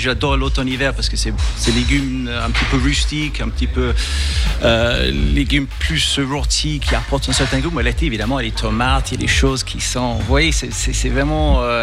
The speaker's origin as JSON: {"language": "French", "region": "London", "country": "United Kingdom", "said": "je suis de Londres d'origine, donc je amène une touche quand même un petit peu plus internationale. J'ai travaillé à Londres avec des collaborateurs internationaux, j'ai travaillé en France"}